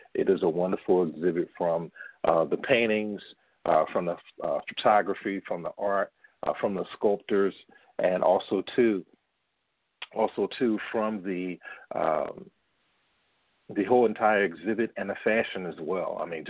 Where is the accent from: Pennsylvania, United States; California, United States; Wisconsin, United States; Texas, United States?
Pennsylvania, United States; Philadelphia; A friend of mine, one of my best friends I grew up with in West Philly, his daughter has autism